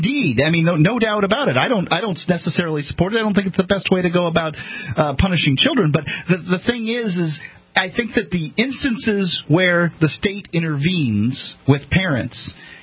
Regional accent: Florida, United States; It's always in Florida. I'm from Florida.

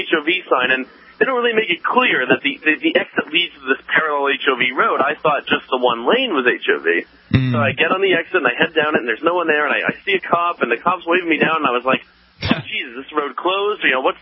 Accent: Massachusetts, United States; also born or lived in Philadelphia; I grew up in Massachusetts. I lived in Philly for 7 years.

